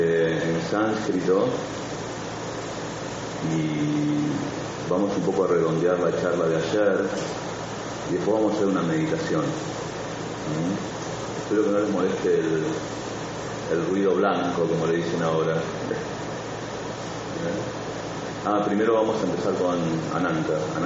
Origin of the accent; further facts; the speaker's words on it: Argentina; accent: Argentine; also born or lived in India; now in Orange County, United States; mi acento es de Argentina, y para que se resume por primera vez, hace más de 20 años que soy monje. Me formé en la India y hace ya van a ser 10 años que estoy viviendo en los Estados Unidos.